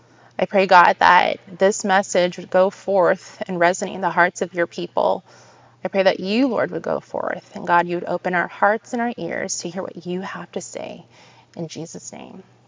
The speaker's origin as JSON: {"language": "English", "region": "California", "country": "United States", "tie": "born or raised there", "said": "I was born and raised in California with my two sisters and my parents."}